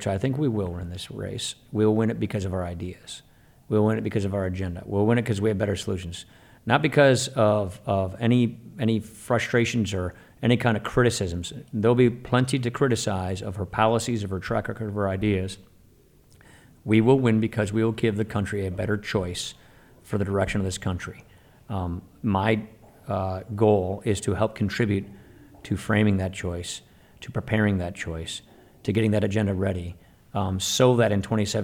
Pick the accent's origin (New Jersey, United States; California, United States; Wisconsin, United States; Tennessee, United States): Wisconsin, United States; I'm from Wisconsin, so we kind of are normally like that anyway. It's kind of Midwest nice, people call it.